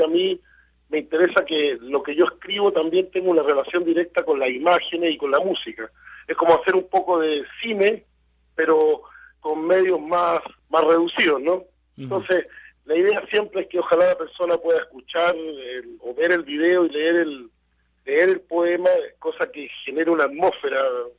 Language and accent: Spanish; southern Chile, Chile; cuando niño, acá en Chile, yo vivía en el sur de Chile, que en ese tiempo recién estaba la televisión.